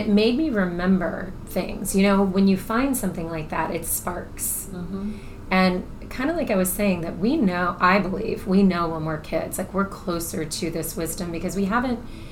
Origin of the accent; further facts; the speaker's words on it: Brooksville, Florida, United States; I grew up in Brooksville, which is a small town in Central Florida. And I grew up on 20 acres of land.